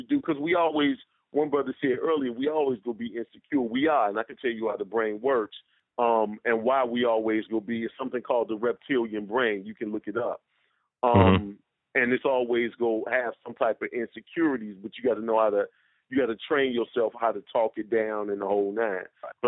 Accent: Chicago, Illinois, United States; I'm from Chicago, right? And I'm from like Chirac, like the gully.

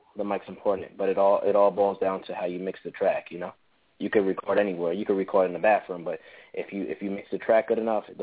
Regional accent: Brooklyn, New York, United States; now in Bear, United States

